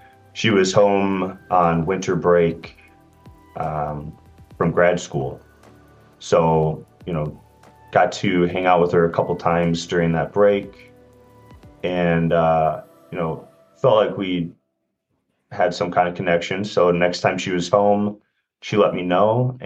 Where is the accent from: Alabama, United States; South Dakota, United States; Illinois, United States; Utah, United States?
Illinois, United States; Chicago; Hi, I'm from Chicago. Where Brenn's from.